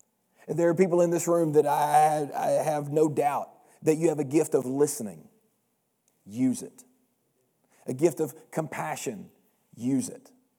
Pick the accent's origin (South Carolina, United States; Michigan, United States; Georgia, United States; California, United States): Georgia, United States; I said, I'm from Georgia, sick 'em.